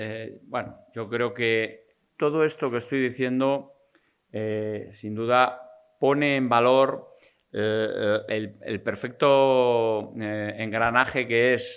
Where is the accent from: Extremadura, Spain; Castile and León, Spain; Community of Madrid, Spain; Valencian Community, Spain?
Castile and León, Spain; Salamanca; soy salmantino